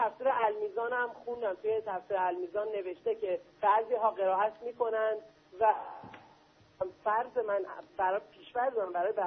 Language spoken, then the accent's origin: Persian; Qom, Iran; ببینید من یک شیعه بودم. خب. در قم بزرگ شدم